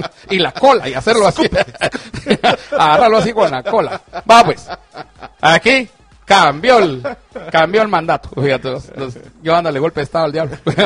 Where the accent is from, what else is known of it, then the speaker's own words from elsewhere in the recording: Chimaltenango, Guatemala; Pues pero así me decían a mí de niño allá, en Chimaltenango.